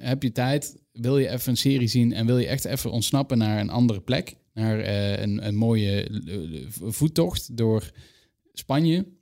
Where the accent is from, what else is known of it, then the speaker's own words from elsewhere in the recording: Limburg, Netherlands; Als Limburger weet ik er alles